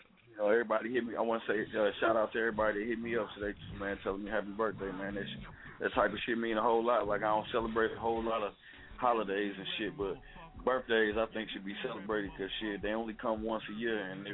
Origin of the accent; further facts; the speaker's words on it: Avondale, Arizona, United States; Avondale, Arizona. It's a little town just on the outskirts of Phoenix.